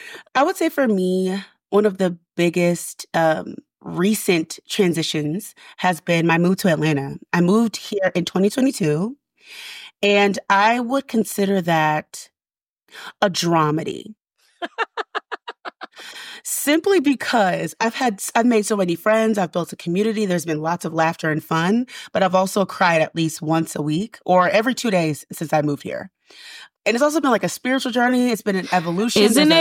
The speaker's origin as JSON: {"language": "English", "country": "Guyana", "said": "So I am West Indian. I'm Guyanese and Black American."}